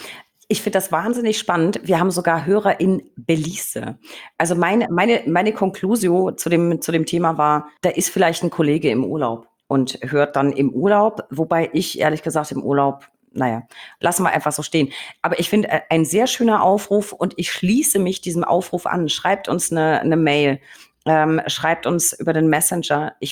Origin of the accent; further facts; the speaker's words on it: Bavaria, Germany; Ich komme ja aus Bayern.